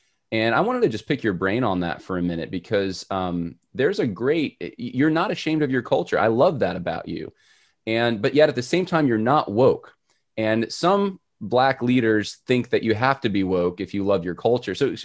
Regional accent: Los Angeles, California, United States; born there; like I was born in Los Angeles. I went to Southeastern.

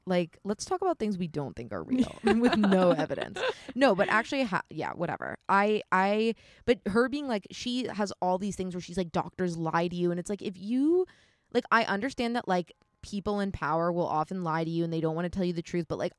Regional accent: Connecticut, United States; Like, I grew up in Connecticut. It's totally real.

